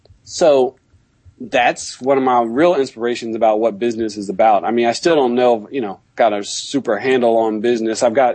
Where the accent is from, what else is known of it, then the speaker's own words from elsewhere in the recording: Philadelphia, Pennsylvania, United States; I'm from Philadelphia, mm-hmm. but I'm from a single parent household, West Philadelphia.